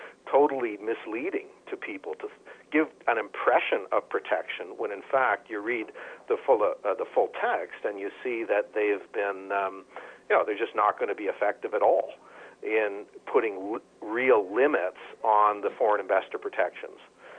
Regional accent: Canada; It's striking to me as a Canadian.

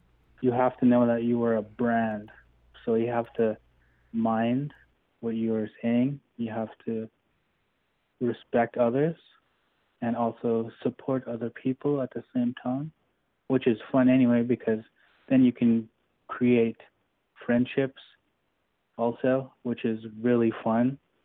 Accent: Onion Lake, Saskatchewan, Canada; I'm from Onion Lake, Saskatchewan. I am Nahio, but some people call it Cree, which is fine.

